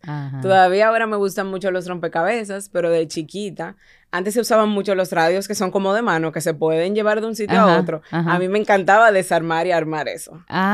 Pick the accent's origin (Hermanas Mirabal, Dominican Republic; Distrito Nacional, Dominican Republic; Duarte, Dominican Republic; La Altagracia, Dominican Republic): Distrito Nacional, Dominican Republic; Santo Domingo; Muy dominicana, dominicanísima de mucho mangú, ¿verdad? Uh-huh. Nacida y criada en Santo Domingo todo el tiempo. Desde pequeñita estudié aquí, me he desarrollado aquí, de una familia pequeña, solamente de un hermano mayor.